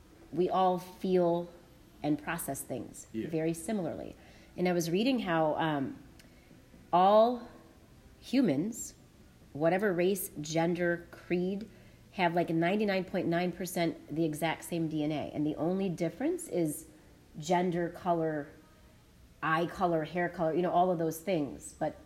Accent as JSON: {"language": "English", "region": "Midwest", "country": "United States", "tie": "born or raised there", "said": "I had a hard time growing up in the Midwest in a sea of white people who were more probably blue-collar."}